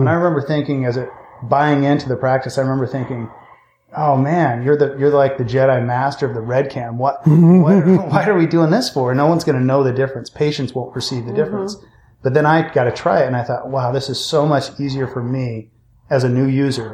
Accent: Utah, United States; also born or lived in Idaho; Well, I practice in Boise, Idaho. I'm originally from Utah and Idaho.

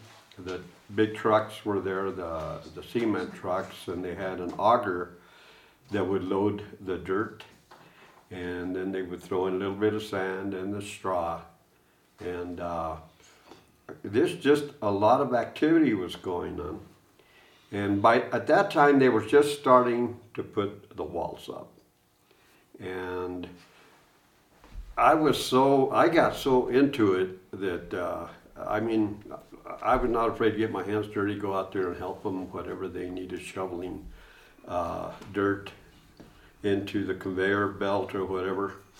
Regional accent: Capulin, Colorado, United States; because I'm from Capulin. I live, almost 30 miles away from Conejos.

